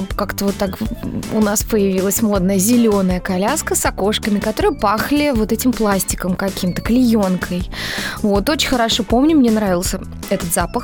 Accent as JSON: {"language": "Russian", "region": "Moscow", "country": "Russia", "tie": "born there", "said": "Родилась в Москве."}